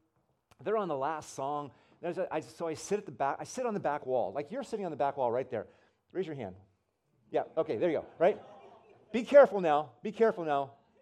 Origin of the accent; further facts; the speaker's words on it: California, United States; I grew up in Humboldt County. I think I shared that with you last year. And a small little town, I milked cows when I was in high school